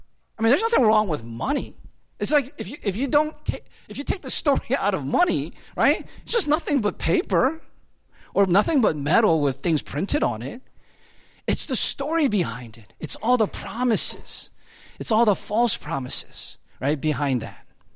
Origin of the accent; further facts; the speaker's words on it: South Korea; Like, you look at me and say, where were you from? I'm from Korea. Korea is a story.